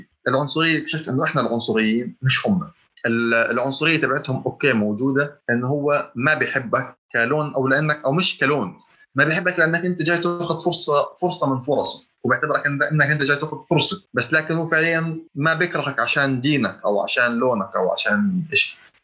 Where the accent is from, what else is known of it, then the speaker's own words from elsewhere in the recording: Jordan; now in Canada; الجالية الأردنية مثلاً والله إحنا ما نتعاملش مع الجالية المصرية